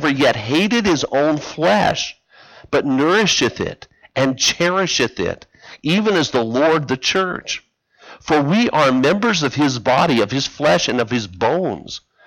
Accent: Las Vegas, Nevada, United States; since I lived all the way out in Las Vegas, I was born and raised in Vegas

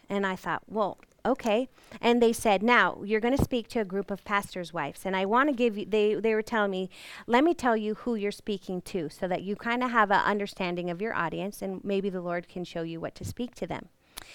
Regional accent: United States; Just because I'm from America, I have something to say?

